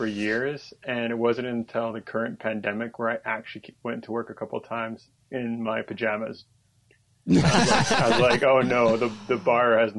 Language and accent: English; Canada; we joked about it, me being Canadian, but the U.S. does make up probably about 80% of my market for board games